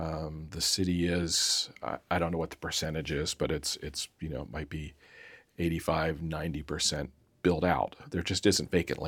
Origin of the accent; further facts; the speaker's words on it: Pennsylvania, United States; I'm from Lancaster County. Mm-hmm. I'm born and raised.